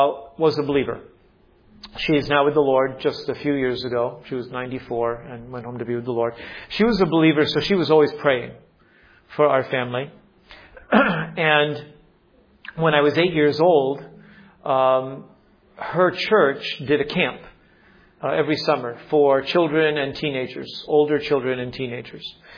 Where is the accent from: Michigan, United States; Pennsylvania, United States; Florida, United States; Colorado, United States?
Florida, United States; Miami; I grew up in Florida, in the U.S., Miami, Florida, Miami Beach area. That's where I was born.